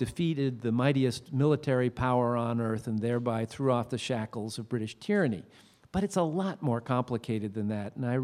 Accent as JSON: {"language": "English", "region": "Vermont", "country": "United States", "tie": "born or raised there", "said": "And then my dad taught in UVM before that, so I grew up also in the Lake Champlain area."}